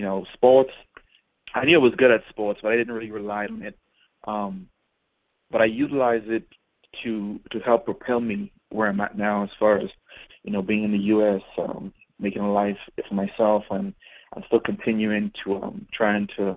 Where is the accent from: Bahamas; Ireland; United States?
Bahamas; I'm actually a Bahamian citizen. I'm from the islands. I'm from the Bahamas.